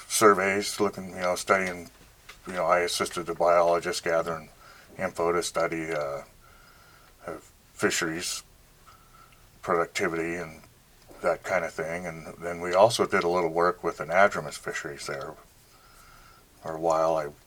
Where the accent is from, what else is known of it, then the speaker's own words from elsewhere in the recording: Truckee, California, United States; also born or lived in Lake Tahoe; I grew up in Truckee. I spent my whole life, all through high school, in Truckee and Lake Tahoe.